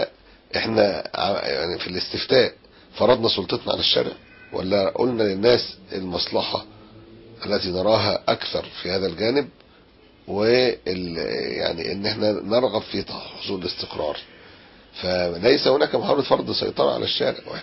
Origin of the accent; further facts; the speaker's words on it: Egypt; احنا مواطنين مصريين